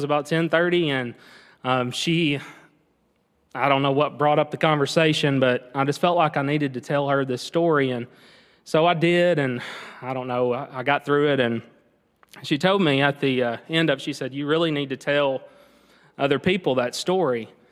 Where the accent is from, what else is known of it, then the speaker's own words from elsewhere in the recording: Kentucky, United States; So I'm originally from Graves County, Kentucky. I grew up in a little small Baptist church there, about 200 people on a big Sunday.